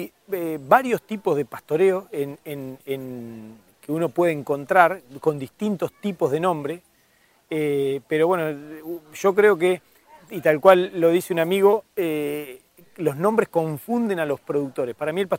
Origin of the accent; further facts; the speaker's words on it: Pellegrini, Buenos Aires Province, Argentina; soy de Pellegrini, provincia de Buenos Aires, límite con La Pampa.